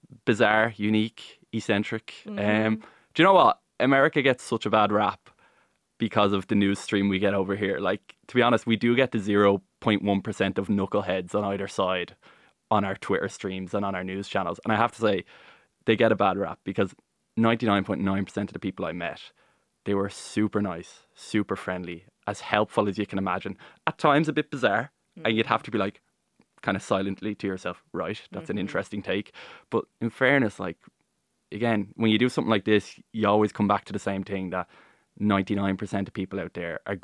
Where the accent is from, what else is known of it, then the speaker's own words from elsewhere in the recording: Ireland; we don't, as Irish people, like, go to the in-betweens.